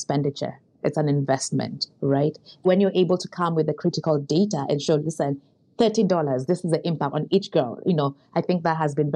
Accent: Kenya; Kenyan girl, born and raised in Kenya.

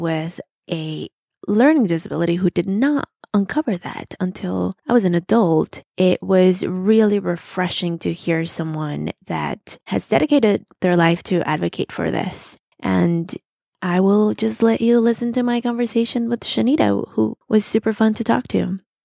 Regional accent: Chicago, Illinois, United States; So born and raised in Chicago, always there.

